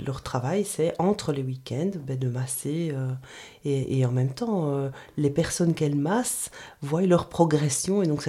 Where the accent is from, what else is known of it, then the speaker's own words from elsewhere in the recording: Belgium; chez nous, en Belgique, on peut se permettre de dire massage